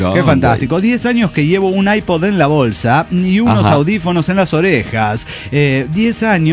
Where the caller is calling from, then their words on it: Orizaba, Veracruz, Mexico; de Orizaba, México.